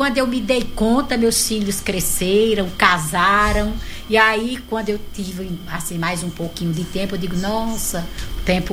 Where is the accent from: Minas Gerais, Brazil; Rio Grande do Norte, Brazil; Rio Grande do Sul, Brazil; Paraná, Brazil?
Rio Grande do Norte, Brazil; Currais Novos; moved away as an adult; now in Fortaleza, Brazil; Quando eu saí de Currais Novos para chegar a uma cidade grande. Em Currais Novos eu consegui comprar um carro, montar uma equipe de vendedores.